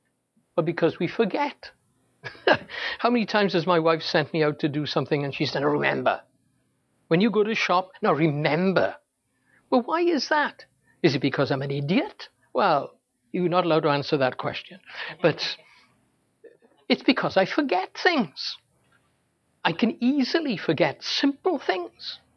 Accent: Wales, United Kingdom; I come from Wales. How do you know I come from Wales? Well, my accent gives me away. Although when I go home to Wales, they say to me, you sound really American.

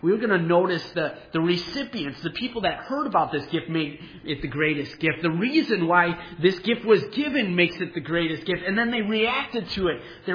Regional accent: Wisconsin, United States; Growing up in Wisconsin, some of the best gifts that we had were anything that had to do with the Packers.

